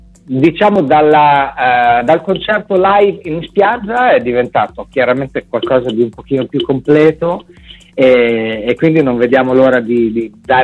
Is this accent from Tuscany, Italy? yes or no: no; Cesenatico, Emilia-Romagna, Italy; Abbiamo scelto questo altro luogo di Cesenatico, del mio paese